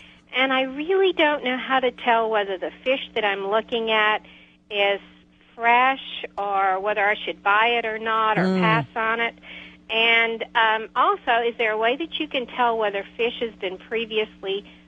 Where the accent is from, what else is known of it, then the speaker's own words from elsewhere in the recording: Louisiana, United States; now in Oklahoma, United States; Well, I grew up in Louisiana and love fresh seafood, especially fresh fish.